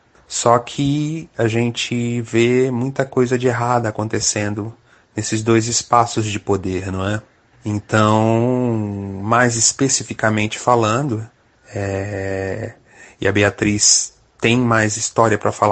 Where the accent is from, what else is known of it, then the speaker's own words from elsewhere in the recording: Brasília, Federal District, Brazil; Eu lembro que eu sou de Brasília, né? Então, você sabe como é que é o céu de Brasília, né?